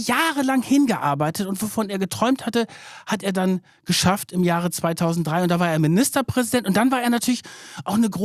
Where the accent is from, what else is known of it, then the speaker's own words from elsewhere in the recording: Germany; Ich komme aus der Nähe von Bremen